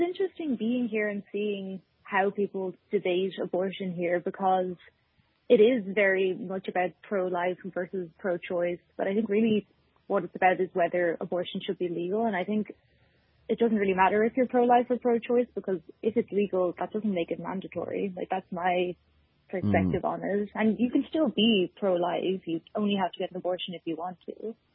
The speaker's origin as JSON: {"language": "English", "country": "Ireland", "said": "Ireland. And it felt, I feel more distance from Ireland writing it, almost, even though I'm writing it as an Irish woman."}